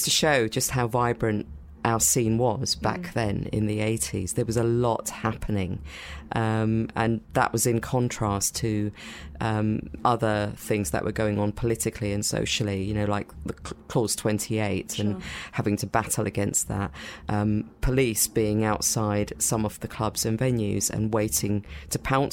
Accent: United Kingdom; born there; which felt completely natural for me as a British-born Indian.

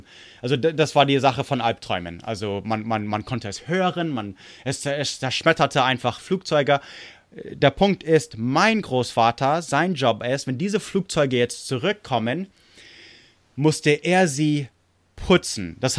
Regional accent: United States; ich bin Amerikaner

